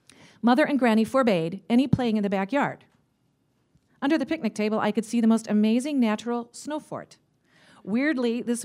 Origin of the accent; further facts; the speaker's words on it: Cleveland, Ohio, United States; I grew up in Cleveland, where there is plenty of snow all winter.